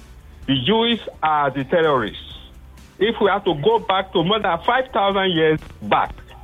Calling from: Ikorodu, Lagos, Nigeria; I'm calling from Ikorodu.

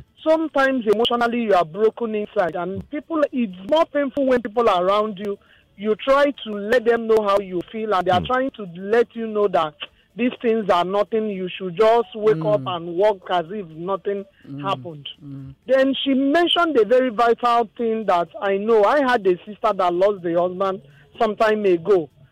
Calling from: Nigeria; I'm calling you from Ajayi State.

